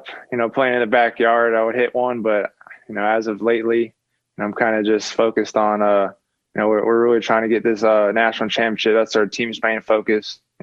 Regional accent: Houston, Texas, United States; I grew up in Houston, so I was everything Houston guy.

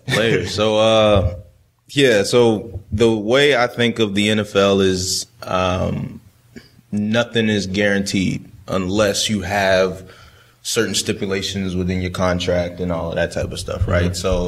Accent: Baltimore, Maryland, United States; And I remember, you know, like I said, I grew up in Baltimore, that purple and black, you know.

